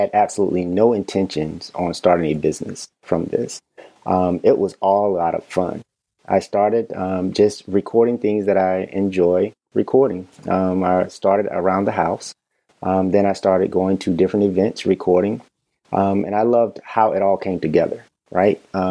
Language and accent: English; Wilmington, North Carolina, United States; now in Raleigh, United States; So I am African American. I'm born and raised in Wilmington, North Carolina. I'm on the coast. So I am a Carolina baby, but I have lived most of my life here, actually all of my life in North Carolina.